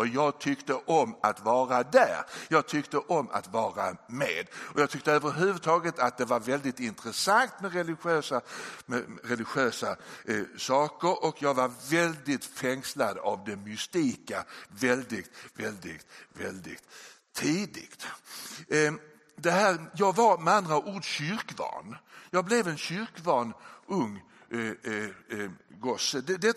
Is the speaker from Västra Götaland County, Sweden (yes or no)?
no; Malmö, Skåne, Sweden; Ja, om de då kommer från Malmö där jag kommer ifrån